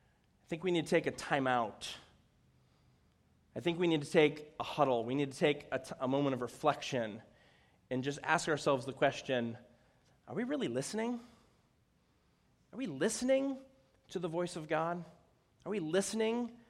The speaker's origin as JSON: {"language": "English", "town": "Chicago", "region": "Illinois", "country": "United States", "tie": "born or raised there", "said": "I grew up in Chicago, so WMBI."}